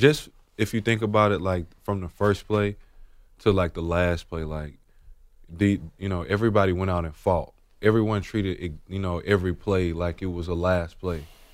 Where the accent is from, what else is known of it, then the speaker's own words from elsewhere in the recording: Alabama, United States; I grew up in Alabama, so NFL football was, you know, I didn't watch it growing